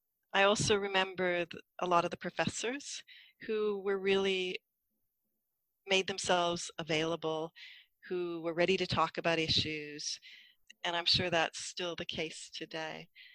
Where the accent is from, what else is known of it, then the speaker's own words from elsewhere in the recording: Vancouver, British Columbia, Canada; Well, having been born and bred in Vancouver, I also had friends who were attending UBC Law